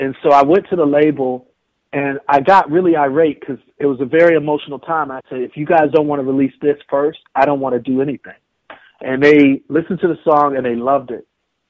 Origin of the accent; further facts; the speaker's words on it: Milwaukee, Wisconsin, United States; also born or lived in Tennessee, United States; I was born and raised in Milwaukee and in partly in Tennessee. So I'm not from big cities like New York